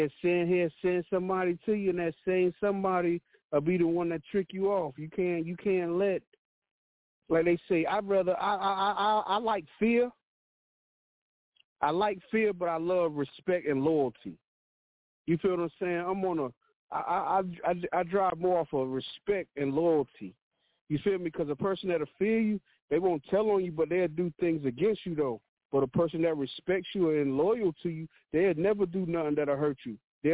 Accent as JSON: {"language": "English", "town": "Raleigh", "region": "North Carolina", "country": "United States", "said": "I'm from Raleigh, Rough Raleigh, North Carolina."}